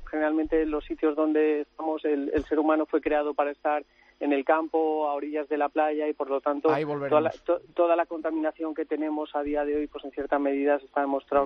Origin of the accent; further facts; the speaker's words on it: Spain; yo lo digo con orgullo como español